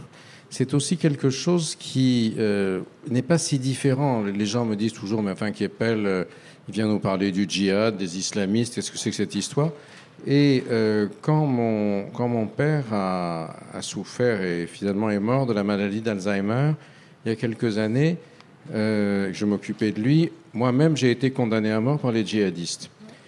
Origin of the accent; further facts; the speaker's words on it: France; born there; je suis né en France, c'est ma langue maternelle est le français